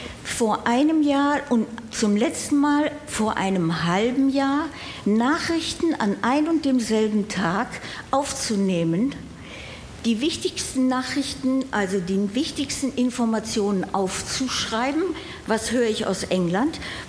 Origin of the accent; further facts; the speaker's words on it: Salzburg, Austria; Ich komme aus Salzburg und bin gerade auf der Durchreise, bin mal wieder in Köln, habe hier studiert